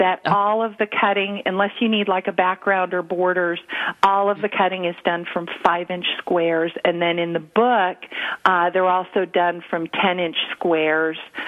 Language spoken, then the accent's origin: English; Colombia; born or raised there; also born or lived in Venezuela / Saudi Arabia